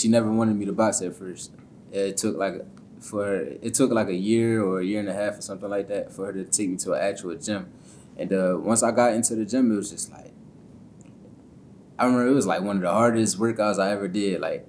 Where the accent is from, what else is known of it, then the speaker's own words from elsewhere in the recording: Canada; It seemed regular growing up in Canada